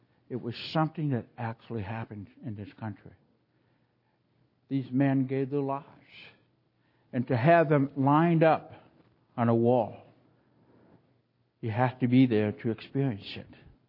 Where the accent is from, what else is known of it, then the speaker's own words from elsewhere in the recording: Canada; I'm a Canadian. I didn't know anybody on that wall.